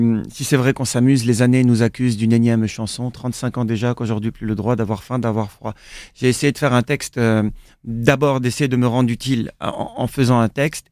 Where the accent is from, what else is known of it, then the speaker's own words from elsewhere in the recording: Senegal; moved away; je viens d'un pays, j'ai grandi au Sénégal.